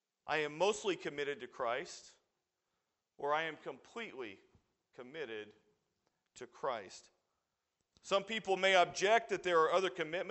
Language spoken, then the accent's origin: English; Illinois, United States; I'm from Illinois, so I'm a Illinois fan